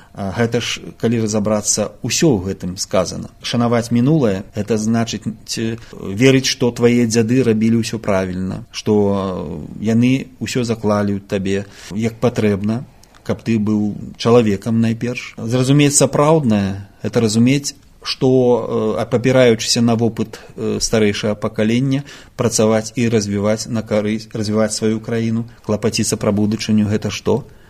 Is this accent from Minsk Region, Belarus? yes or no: no; Turov, Gomel Region, Belarus; таму што я з Турава-Жыткавіцкага краю